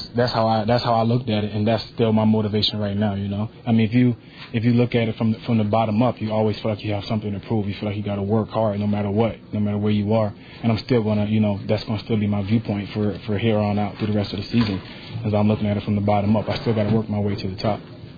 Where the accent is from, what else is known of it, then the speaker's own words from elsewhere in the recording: Leesville, South Carolina, United States; Leesville, South Carolina is my original hometown.